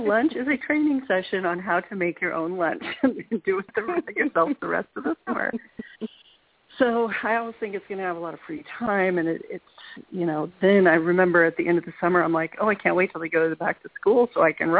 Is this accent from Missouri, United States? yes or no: yes; Missouri, United States; So I grew up in Missouri, actually, but I didn't realize you were in North Carolina.